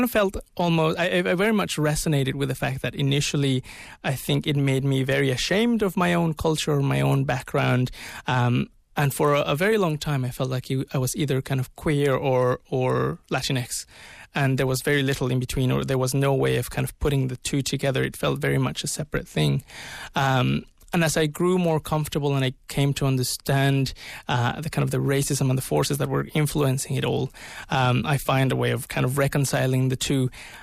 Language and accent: English; Mexico; also born or lived in United States; now in Australia; I was born and raised in Mexico, and I spent quite a bit of time in the States as well, a few years, and then moved down to Australia.